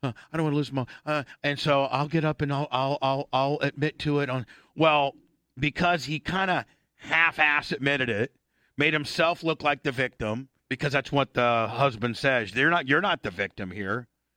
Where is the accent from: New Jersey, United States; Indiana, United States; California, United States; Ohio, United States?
Indiana, United States; Warsaw; And so here, this is my hometown, Warsaw, Indiana.